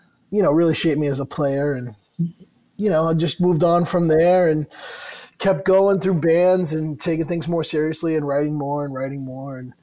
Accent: Quincy, Massachusetts, United States; So, yeah, I grew up in Quincy

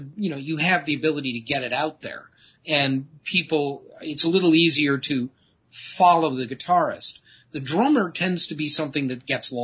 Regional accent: Detroit, Michigan, United States; I'm from Detroit, so Motown was always playing.

